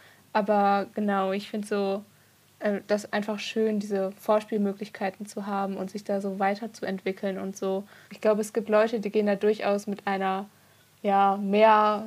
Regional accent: Wuppertal, North Rhine-Westphalia, Germany; ich komme aus Wuppertal und war auch erstmal an der Bergischen Musikschule hier.

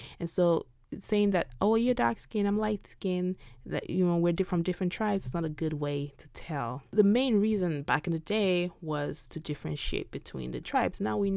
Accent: Nigeria; growing up in Nigeria, that was a lot of people around me had that perception about these things.

